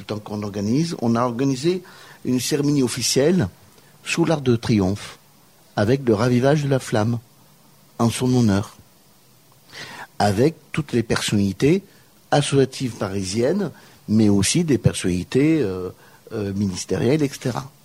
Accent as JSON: {"language": "French", "region": "Nouvelle-Aquitaine", "country": "France", "said": "Certes, je suis basque, mais français."}